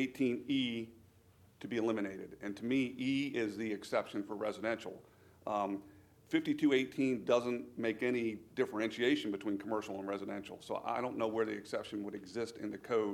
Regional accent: Harbeson, Delaware, United States; from Harbison, Delaware.

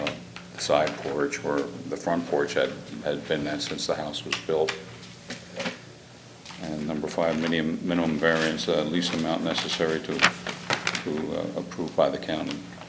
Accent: Pennsylvania, United States; We're primarily from Pennsylvania. My parents moved down like 25, 30 years ago.

